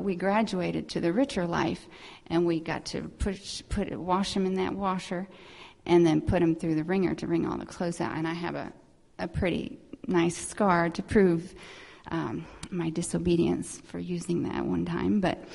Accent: Mexico; We grew up in Mexico as missionaries.

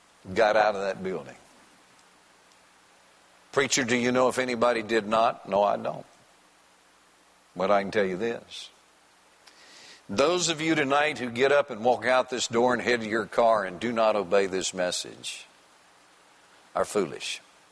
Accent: Greensboro, North Carolina, United States; I heard that downtown in my hometown in Greensboro, North Carolina, they were going to bombard the King Cotton Hotel.

